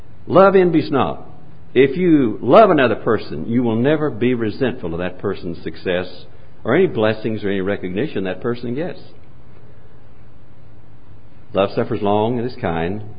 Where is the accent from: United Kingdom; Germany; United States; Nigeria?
United States; Choctaw, Oklahoma; I was a boy growing up in Oklahoma, not too very far from this part of the world. We used to attend the regional basketball tournaments over in Shawnee, and I grew up in Choctaw, which is just east of Oklahoma City.